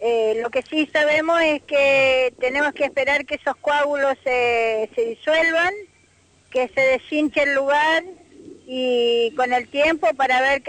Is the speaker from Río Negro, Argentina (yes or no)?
yes; Bariloche, Río Negro, Argentina; soy de Bariloche, está mi origen, está mi raíz. El Nahuel Guapi es mi lugar